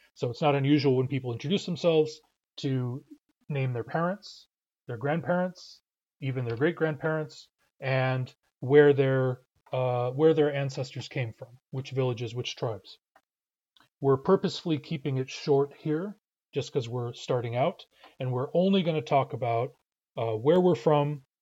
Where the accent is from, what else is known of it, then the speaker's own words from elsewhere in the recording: Seattle, Washington, United States; I usually say Histakshitlah Si'ah, Histakshitlah Si'ah. I'm from Seattle. Sometimes I say Histakshitlah Pastinat. I'm from the United States.